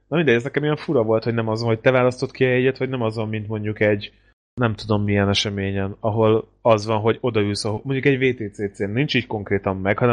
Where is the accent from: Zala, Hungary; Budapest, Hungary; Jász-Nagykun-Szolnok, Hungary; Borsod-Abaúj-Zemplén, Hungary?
Budapest, Hungary; Én tőzsdéves pesti vagyok